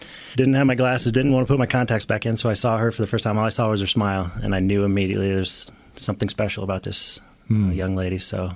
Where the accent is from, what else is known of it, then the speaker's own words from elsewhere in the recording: Omaha, Nebraska, United States; We were both born and raised in Omaha, Nebraska, went to separate high schools, and both were raised in the Lutheran Church.